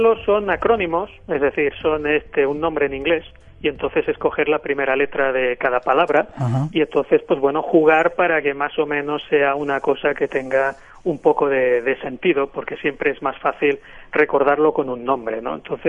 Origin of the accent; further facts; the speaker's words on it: Barcelona, Catalonia, Spain; No, no, yo soy de Barcelona.